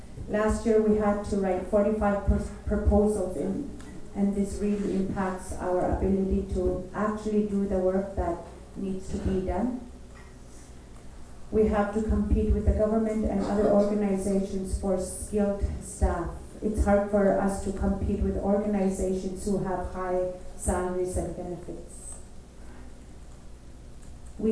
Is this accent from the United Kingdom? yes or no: no; Cambridge Bay, Nunavut, Canada; from Cambridge Bay